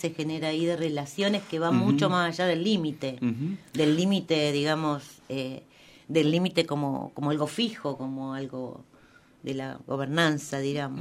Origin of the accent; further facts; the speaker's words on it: Jovita, Córdoba, Argentina; born there; now in Santa Rosa, Argentina; Yo nací ahí en el límite, soy de la frontera, del borde, en un pueblo de Córdoba que se llama Jovita.